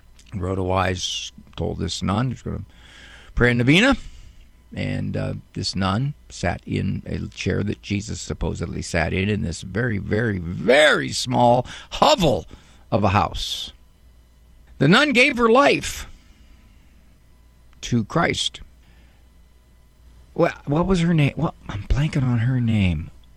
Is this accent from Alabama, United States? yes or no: no; Canton, Ohio, United States; That house was in the northeast end of Canton. Very familiar with the area. I grew up in Canton.